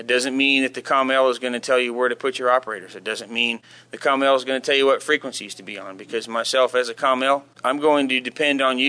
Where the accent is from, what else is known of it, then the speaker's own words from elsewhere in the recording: Orlando, Florida, United States; I'm also originally from Central Florida, from the Orlando area